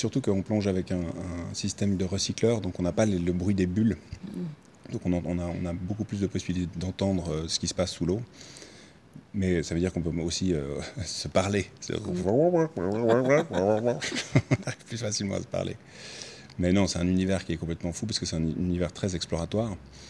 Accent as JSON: {"language": "French", "region": "Bourgogne-Franche-Comté", "country": "France", "tie": "born or raised there", "also_born_or_lived": "Lausanne, Switzerland", "said": "je suis né à Lausanne parce que mon père est en Suisse, je suis juste né à Lausanne, je suis reparti tout de suite en Bourgogne. mon univers était plutôt bourguignon."}